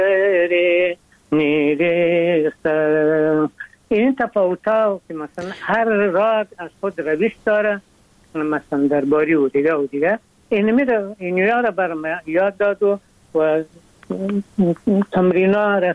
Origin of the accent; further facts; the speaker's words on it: Afghanistan; ما از افغانستان آمدیم